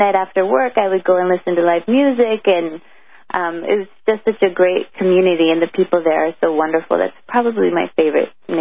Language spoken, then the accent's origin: English; Los Angeles, California, United States; I love my hometown. I love all the different neighborhoods in Los Angeles.